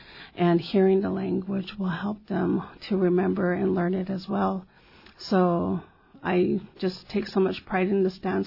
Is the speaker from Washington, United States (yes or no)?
no; Hoonah, Alaska, United States; It's important because it's our ancestors' language. It's something I grew up hearing all my life. I grew up in Huna, and I heard it all the time, and I don't hear it as much anymore.